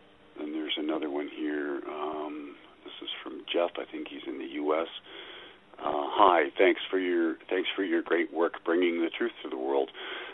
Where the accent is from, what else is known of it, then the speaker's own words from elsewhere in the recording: Germany; first language German; English is a second language; now in Canada; I am born in Germany. I grew up in Germany and now live in Canada. German is my mother tongue